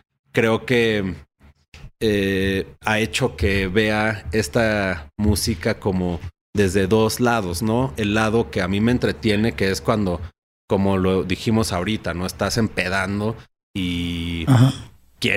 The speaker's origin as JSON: {"language": "Spanish", "town": "Uruapan", "region": "Michoacán", "country": "Mexico", "tie": "born there", "said": "lo que sonaba en Uruapan, Michoacán, que es donde yo nací, donde la familia, por mi parte materna, vive."}